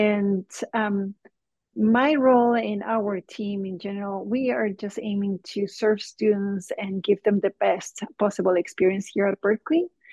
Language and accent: English; Chile; I'm originally from Chile, and I had a completely different career in the past.